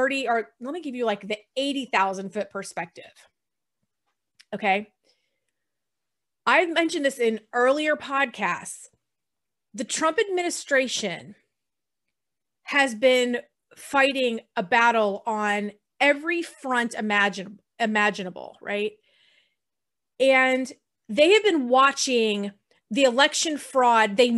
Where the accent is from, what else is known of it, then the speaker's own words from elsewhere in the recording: Texas, United States; But I don't know, I'm from Texas and I would call it the MAGA plan.